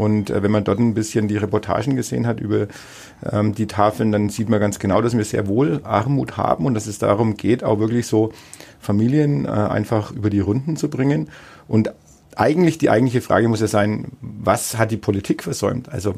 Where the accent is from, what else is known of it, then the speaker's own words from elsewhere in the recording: Bad Windsheim, Bavaria, Germany; Und kann ich jetzt so ein bisschen aus meinem Heimatort auch berichten. Also selbst in Bad Windsheim, genauso wie in Neustadt-Aich.